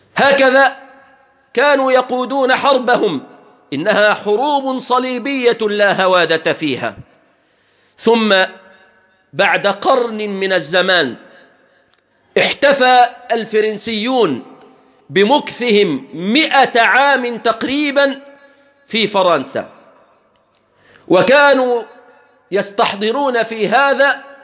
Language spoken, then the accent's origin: Arabic; Egypt; بلادنا مصر المسلمة